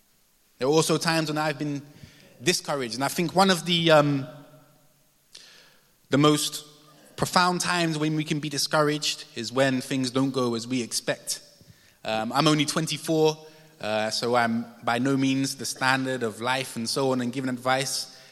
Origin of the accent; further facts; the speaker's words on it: London, United Kingdom; You know, I'm not from South London, I'm from North London